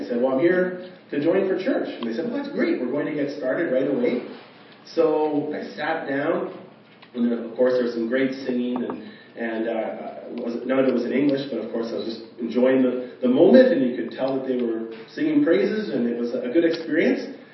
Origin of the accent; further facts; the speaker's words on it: Saskatoon, Saskatchewan, Canada; also born or lived in Regina; actually born in Regina, a lot of my upbringing was in northern Saskatchewan and then in Saskatoon. But I was born in Regina and lived a few years here when I was young.